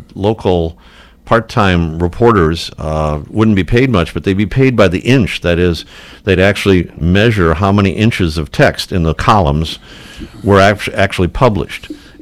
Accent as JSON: {"language": "English", "town": "Flat Rock", "region": "Michigan", "country": "United States", "tie": "born or raised there", "said": "I grew up in Flat Rock. I visited Monroe maybe twice."}